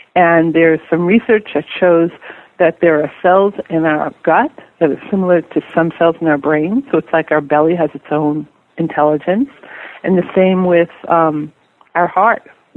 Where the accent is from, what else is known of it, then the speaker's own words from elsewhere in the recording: New York, United States; I grew up in New York, so I have both coasts covered.